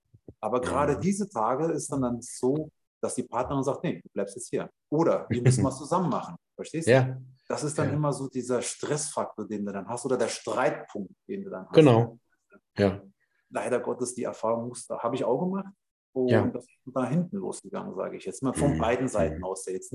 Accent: Stadtallendorf, Hesse, Germany; bei uns in der Stadt. Das ist eine Kleinstadt. Ich komme aus Marburg, aus der Gegend her, aus Stadtallendorf

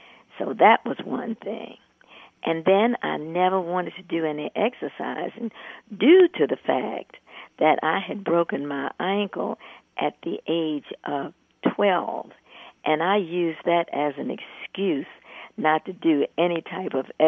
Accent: Baltimore, Maryland, United States; I grew up in Baltimore, Maryland.

